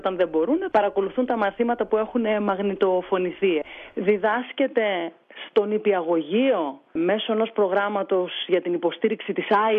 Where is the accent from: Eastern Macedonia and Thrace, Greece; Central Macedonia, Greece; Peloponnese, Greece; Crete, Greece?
Peloponnese, Greece; Εδώ μεγάλωσα, εδώ πήγα σχολείο. Έφυγα κάποια χρόνια για σπουδές, αλλά εδώ γύρισα πίσω. Εδώ έχω κάνει τα παιδιά μου. Και τα τέσσερα μου παιδιά τα έχω νανουρίσει με τσακώνικα νανουρίσματα.